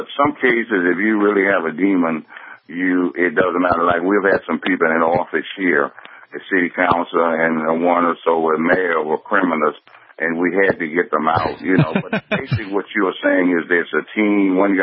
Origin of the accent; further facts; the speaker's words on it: Selma, Alabama, United States; I was born and raised in Selma, Alabama, worked civil rights movement, Dr. King, Andy Young, the whole work.